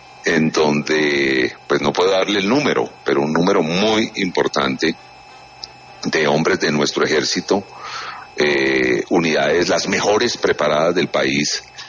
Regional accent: Popayán, Cauca, Colombia; also born or lived in Cali; yo que vengo de Popayán y que vivía en Pance

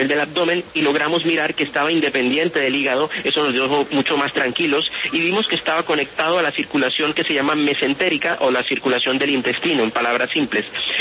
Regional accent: Tunja, Boyacá, Colombia; also born or lived in Santander; Yo soy boyacense de pura raza. Amo a mi tierra como a mi mamá, de Tunja.

